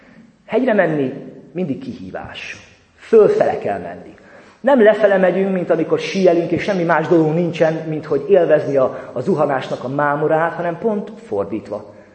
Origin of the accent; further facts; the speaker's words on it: Szeged, Csongrád-Csanád, Hungary; born there; Én alföldi gyermek vagyok, Szegeden születtem, folyamatosan hordozom lelkemnek azt a meghatározottságát, a jellegzetességét, ami az alföldi embereknek a sajátja, a kicsit talán búskomosságra való hajlamot